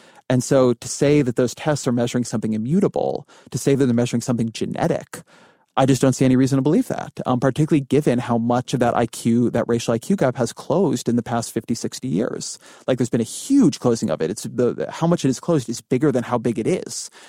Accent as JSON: {"language": "English", "region": "California", "country": "United States", "said": "I'm Jewish, I'm Californian, I like lived in Washington, D.C."}